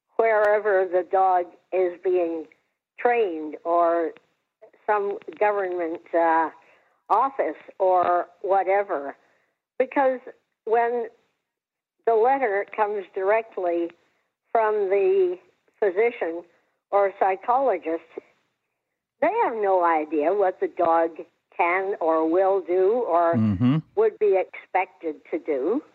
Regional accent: Peterborough, Ontario, Canada; from Peterborough, Ontario

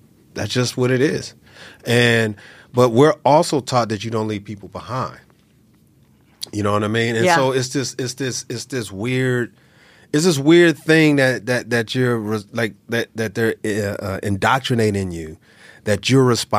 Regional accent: California, United States; South Central.

